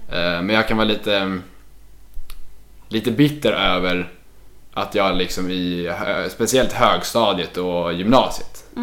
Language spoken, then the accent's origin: Swedish; Sweden; jag kommer från Sverige och känner ingen här typ.